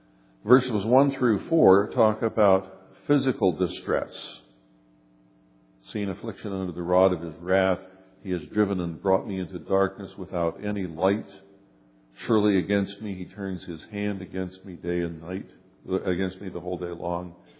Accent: United States; I am an American. You know, I don't think anybody ever thinks that I speak for all Americans when I say

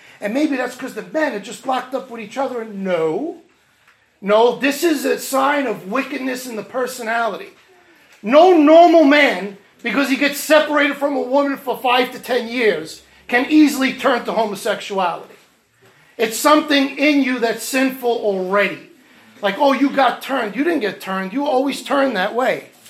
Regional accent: New York City, New York, United States; Like many of us, I grew up in New York City. Okay, this is the gay capital of the world.

